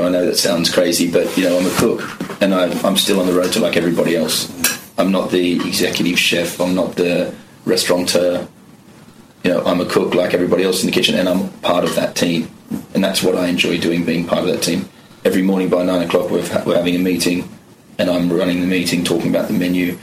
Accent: Newcastle, North East England, United Kingdom; as a young boy growing up in Newcastle

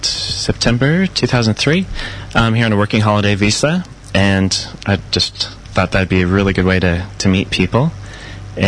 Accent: South Dakota, United States; also born or lived in Denver, United States; I was born in South Dakota originally and grew up on a ranch and farm before moving to the big city of Denver, Colorado.

